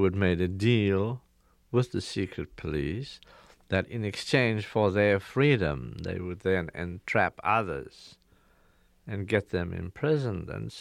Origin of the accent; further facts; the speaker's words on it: South Africa; now in United States; I'm a resident alien. I've chosen not to apply for American citizenship because I don't accept that I am not a South African citizen.